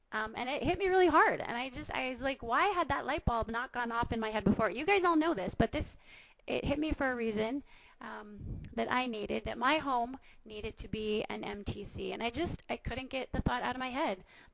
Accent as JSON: {"language": "English", "country": "Canada", "said": "Okay, we're from Canada, so this was new for us."}